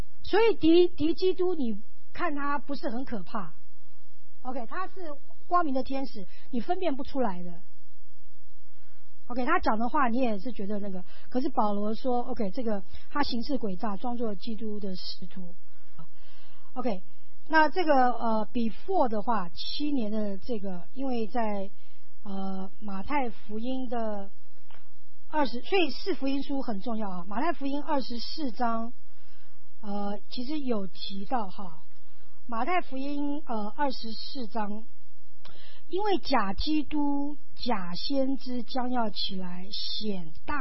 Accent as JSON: {"language": "Chinese", "country": "China", "said": "我们中国人可能不相信，可是美国人有好多人就相信跟着他。"}